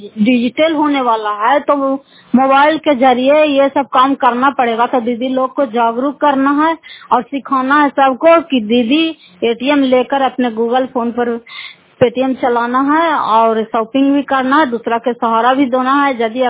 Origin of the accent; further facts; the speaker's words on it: Fatehpur, Bihar, India; घर फतेहपुर, पंचायत मकौता, जिला नालंदा और करापत्रा ब्लॉक के निवासी हूँ।